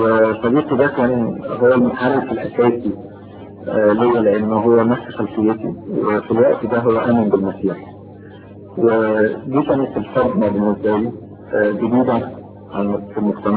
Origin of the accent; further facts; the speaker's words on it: Syria; كسوريين جدا يعني